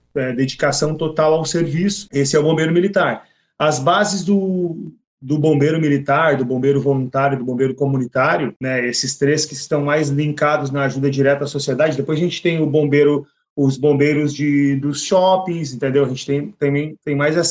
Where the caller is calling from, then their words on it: Torres, Rio Grande do Sul, Brazil; eu falo de Torres, né, Rio Grande do Sul, a mais bela praia gaúcha. Tenho 46 anos